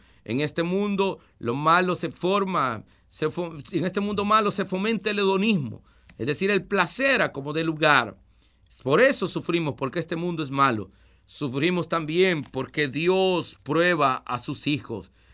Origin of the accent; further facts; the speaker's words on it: El Salvador; En mi país, por ejemplo, que yo vivo en El Salvador